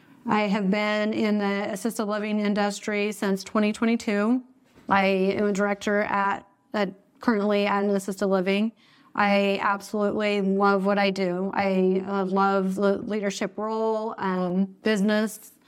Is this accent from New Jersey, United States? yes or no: no; Riverside, Idaho, United States; also born or lived in Blackfoot, Idaho; I was born in Blackfoot, Idaho, and I grew up out in Snake River. So I'm not really from Blackfoot. I'm not a Bronco. So let's put that out there. I'm a Panther. I'm from Snake River.